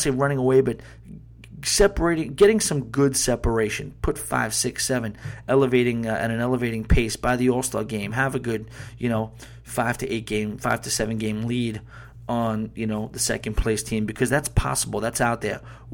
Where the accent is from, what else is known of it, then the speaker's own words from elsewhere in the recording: Long Island, New York, United States; I'm from Long Island, New York.